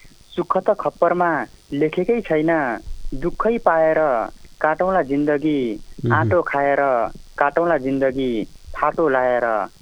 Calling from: Thakurbaba, Lumbini Province, Nepal; हजुर म बर्दियादेखि

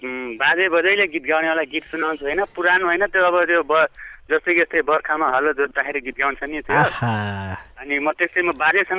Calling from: Bhurigaun, Lumbini Province, Nepal; म बर्दियान भुरीगाउँदेखि हो

